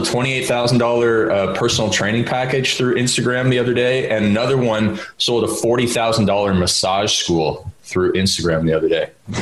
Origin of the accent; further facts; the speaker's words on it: Canada; accent: Canadian; nobody could understand what I was saying with my Canadian accent.